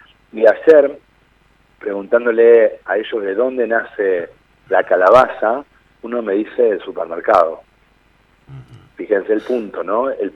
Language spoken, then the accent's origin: Spanish; Argentina; nosotros como argentinos y como políticas públicas debemos dejar de apostar al asistencialismo